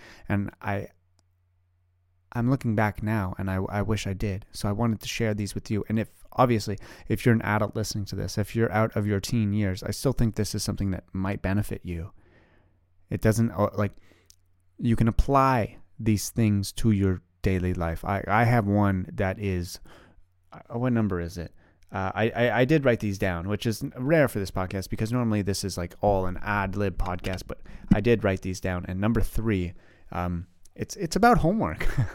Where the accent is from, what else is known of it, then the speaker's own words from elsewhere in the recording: Canada; I am 27 years old. I live in Ottawa, Canada. I am Canadian. It is very cold up here.